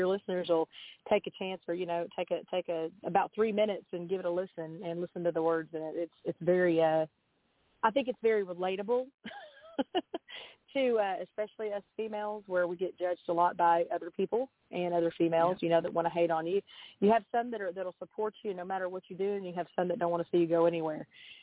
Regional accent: Little Rock, Arkansas, United States; which I'm from Little Rock, Arkansas, and, you know, I'm a performer downtown, so a lot of people know me here

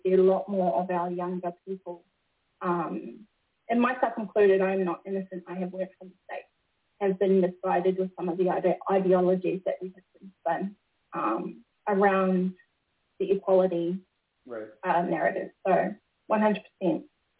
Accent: New Zealand; And my people, I'm raised majority of around my Māori people who are in New Zealand. We're basically the same. We jump on across the sea often.

